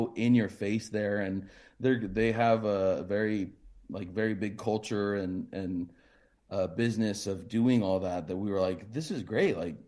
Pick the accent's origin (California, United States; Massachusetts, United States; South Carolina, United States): California, United States; Mission Viejo; There was an area near where I grew up in Mission Viejo called Black Star Canyon.